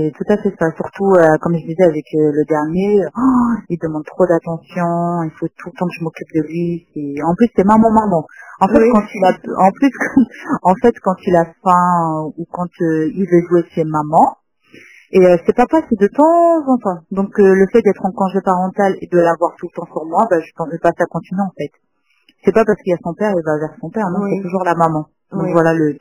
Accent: Normandy, France; je suis de Normandie. J'ai atterri en France parce que mon mari travaille sur Paris.

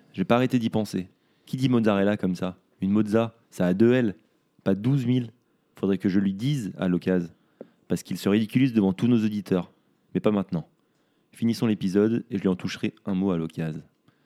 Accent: Lyon, Auvergne-Rhône-Alpes, France; Moi, je viens de Lyon, je déteste les Lyonnais.

